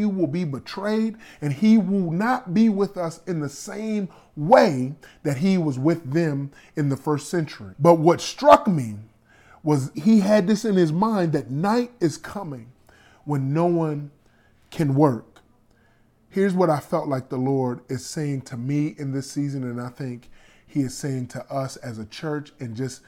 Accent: Florida, United States; It was the strangest thing to me to be a Florida boy who is used to, I'm from the Sunshine State, and then to go through a winter in Denmark.

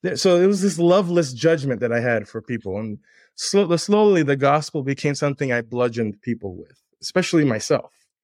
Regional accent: Miami, Florida, United States; English is a second language; growing up in Miami in the 90s, I'm half Panamanian, half French, living in a culture where I don't look like most Hispanics.

